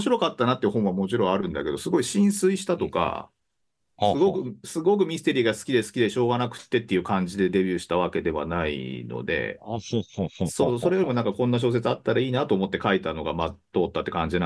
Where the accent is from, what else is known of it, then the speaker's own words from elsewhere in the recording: Kanto, Japan; 僕、関東人だから見れなくって、そうなんですよ。